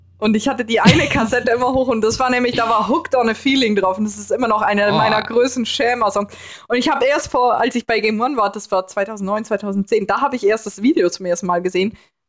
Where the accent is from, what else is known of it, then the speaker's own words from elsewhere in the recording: Switzerland; ich bin Schweizerin, ne? Ich bin keine Deutsche. Also wir haben ein anderes Medienumfeld, in dem wir groß geworden sind, mit auf Schweizerdeutsch synchronisierten Sachen